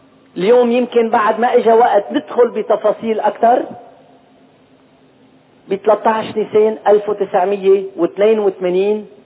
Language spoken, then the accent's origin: Arabic; Lebanon; وكلنا سوا كلبنانيين ننتفض ضد الغرباء